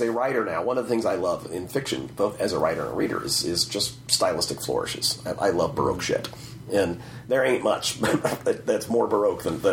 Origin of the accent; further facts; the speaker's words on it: Taiwan; Yeah, I was born in Taiwan and went through my grade school years there.